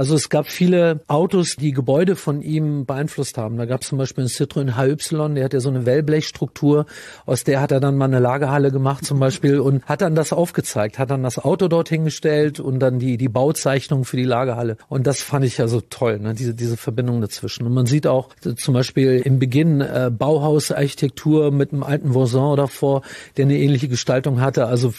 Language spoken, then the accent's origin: German; Hesse, Germany; accent: Hessian; now in Wolfsburg, Germany; Ich war da 5 Jahre alt und das war eigentlich toll. Aber das Erste, was ich erlebt habe hier in Wolfsburg, ist, dass man mir meinen hessischen Dialekt aberzogen hat innerhalb von 2-3 Wochen.